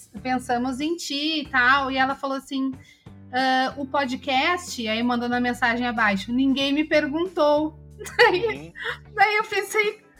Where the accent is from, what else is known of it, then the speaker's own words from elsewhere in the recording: Porto Alegre, Rio Grande do Sul, Brazil; Sou de Porto Alegre, então esse sotaque, assim, uma coisa meio escorregadia, né?